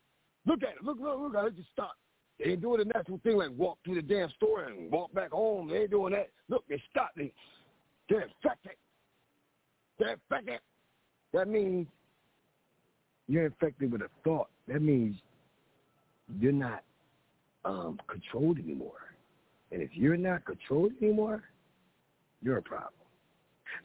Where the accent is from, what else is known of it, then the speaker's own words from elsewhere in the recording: Philadelphia, Pennsylvania, United States; and I say yo, because I'm from Philly. We always say yo. So I say yo.